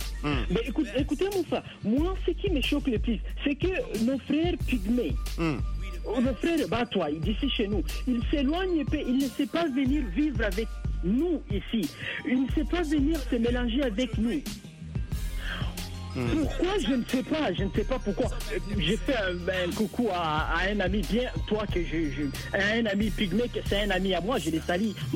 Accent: Burundi; beaucoup de fois, je me rends dans des villages ici chez nous au Burundi

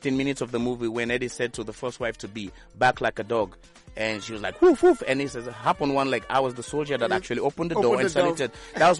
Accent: Sierra Leone; accent: African; sir, I am from Sierra Leone.

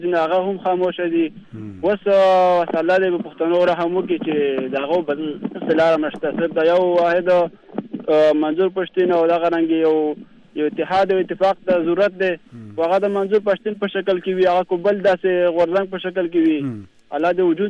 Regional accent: Khyber Pakhtunkhwa, Pakistan; now in Saudi Arabia

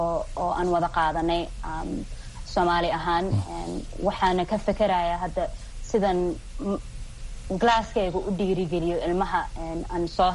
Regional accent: United States; maadaama aan Soomaali ahay Maraykanna aan ku dhashay oo ku soo koray

